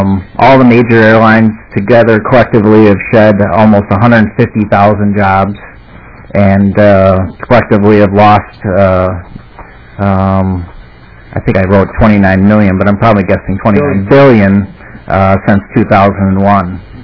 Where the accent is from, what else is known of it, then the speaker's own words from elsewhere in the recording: Minnesota, United States; I'm disappointed as a Minnesotan that, you know, that Minnesota isn't on the top of this deal.